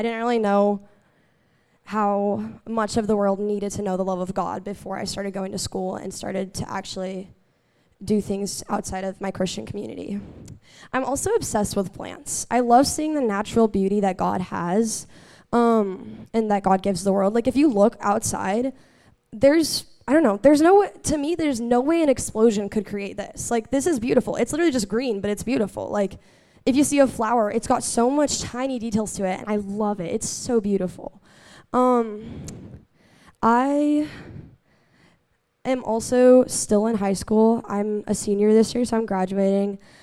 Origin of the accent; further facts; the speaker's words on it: Oklahoma, United States; If you don't know me, I'm from Oklahoma.